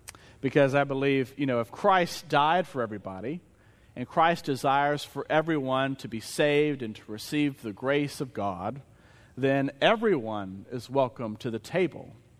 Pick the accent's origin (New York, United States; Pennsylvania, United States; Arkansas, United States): Arkansas, United States; Searcy; I grew up in Searcy, and my home church is First Methodist in Searcy.